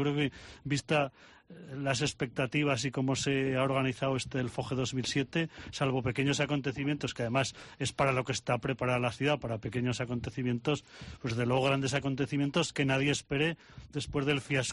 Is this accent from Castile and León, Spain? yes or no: no; Jaca, Aragon, Spain; Yo, como jaqués, como oscense y como aragonés